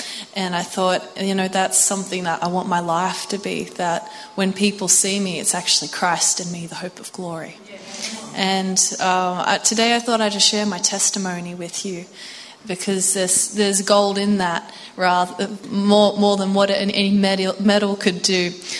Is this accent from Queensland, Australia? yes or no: no; Tascott, New South Wales, Australia; now in Matcham, Australia; I'm born and bred coastie. So I grew up in Tascot. So we have a few Tasconians. And now I live with my husband and his family in Matcham. So still around here.